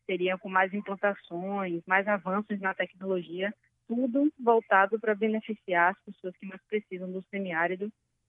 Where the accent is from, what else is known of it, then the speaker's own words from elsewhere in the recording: Salvador, Bahia, Brazil; como eu sou de Salvador, sou baiana, apesar de nunca ter morado no interior, nem no semiárido de fato